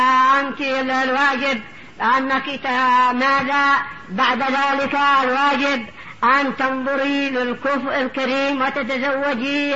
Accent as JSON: {"language": "Arabic", "country": "Yemen", "said": "والتعليم عندنا في اليمن أيضا خليط"}